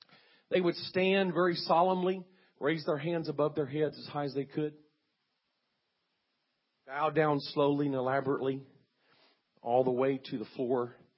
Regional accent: South Korea; I was raised in Korea. My parents were missionaries there.

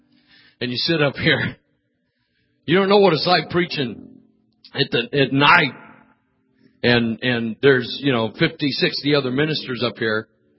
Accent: Fresno, California, United States; I am from Fresno. That's my roots. That's my home church.

